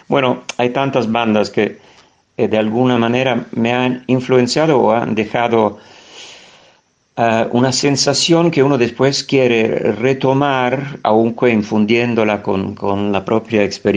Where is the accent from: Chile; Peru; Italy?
Italy; Yo, aparte, estaba en la universidad en Inglaterra en este momento, así que vivimos la guerra de Malvinas en los dos países que estaban en conflicto, siendo dos italianos, pero uno en Argentina, el otro en Londres.